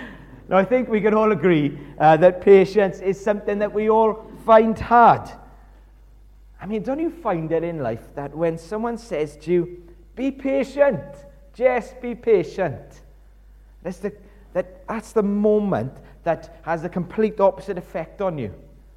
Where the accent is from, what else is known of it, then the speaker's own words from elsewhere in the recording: Tredegar, Wales, United Kingdom; We're from Tredegar where there's one bus a day.